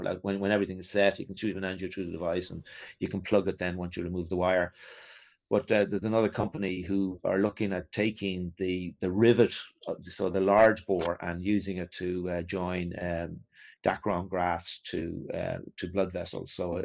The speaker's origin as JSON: {"language": "English", "country": "Ireland", "said": "Like I'm an Irish guy, small."}